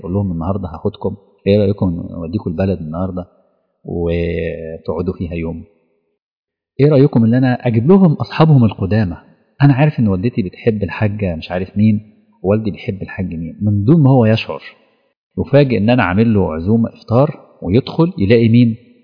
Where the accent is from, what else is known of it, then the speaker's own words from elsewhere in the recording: Asyut, Asyut Governorate, Egypt; لو الريح دلوقتي دخلت عندنا في اسيوط